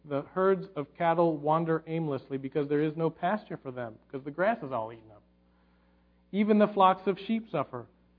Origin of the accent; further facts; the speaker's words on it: Pennsylvania, United States; When I grew up in Pennsylvania, and we lived out in the country, and when I was growing up, it's not like this anymore, but we didn't really have any tall trees